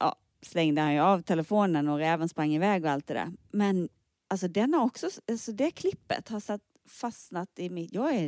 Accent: Eringsboda, Blekinge, Sweden; För då är det från Eringsbo, det där lilla samhället där jag kommer från.

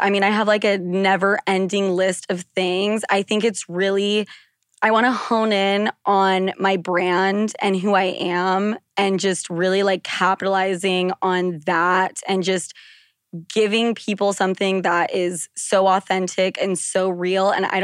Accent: Utah, United States; Also, I grew up in Utah, and like, you're so scared to say, it's not, oh my God, it's oh my gosh.

